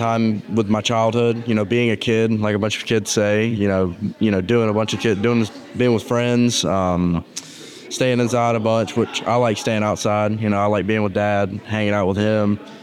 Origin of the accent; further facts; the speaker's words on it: Madison, Georgia, United States; I'm from Morgan County, which is also Madison, Georgia.